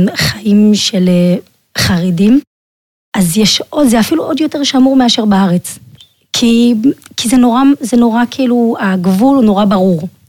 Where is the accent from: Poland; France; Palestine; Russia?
France; now in Israel; מצרפת. אצלנו זה מקובל, כאילו בחינוך שאנחנו קיבלנו